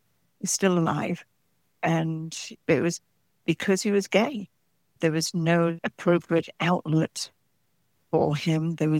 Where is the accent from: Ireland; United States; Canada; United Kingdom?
United Kingdom; I'm obviously British.